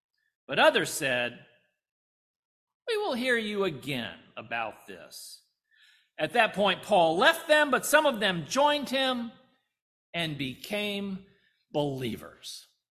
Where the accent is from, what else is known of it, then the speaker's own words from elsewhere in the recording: Alabama, United States; or even the Athens of my home state, Alabama.